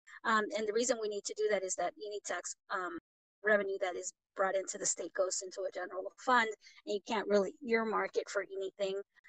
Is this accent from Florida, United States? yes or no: no; Georgia, United States; I grew up on Buford Highway and went to Cross Keys for high school.